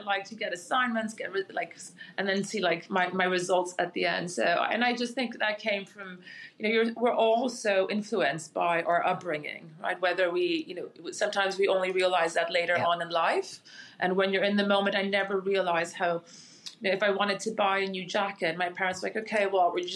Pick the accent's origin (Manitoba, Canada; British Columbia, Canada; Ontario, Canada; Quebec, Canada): Quebec, Canada; Montreal; I was born and raised in Montreal. My parents immigrated to Montreal about 45 years ago.